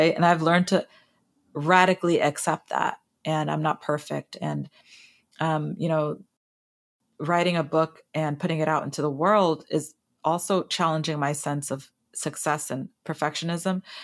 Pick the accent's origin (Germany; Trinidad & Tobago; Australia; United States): Trinidad & Tobago; We're from Trinidad.